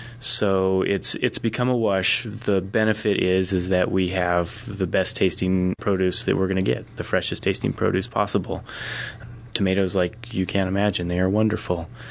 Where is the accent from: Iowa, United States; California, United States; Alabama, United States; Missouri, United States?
California, United States; Chico; I come from Chico, where you could grow a great tomato outside.